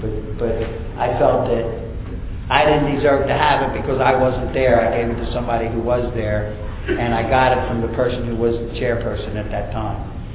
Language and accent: English; East Coast, United States; and I'm from the East Coast, and we're kind of proud of what we got going on here.